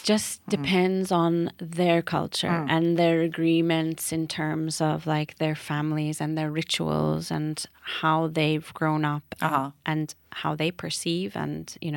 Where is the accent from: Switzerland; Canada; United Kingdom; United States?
Canada; oh, are you American? I'll be like, no, I'm Canadian.